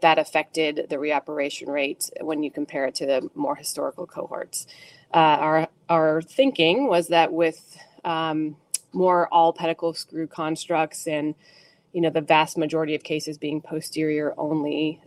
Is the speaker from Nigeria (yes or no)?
no; Rochester, New York, United States; So I'm from Rochester, New York, which is not too far from where Dr. Mullen is now.